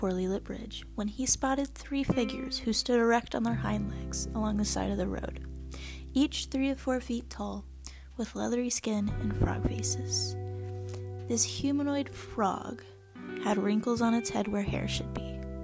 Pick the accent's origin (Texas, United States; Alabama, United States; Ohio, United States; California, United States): Ohio, United States; Loveland; Growing up in Loveland, you hear a lot of stories about the Loveland Frog.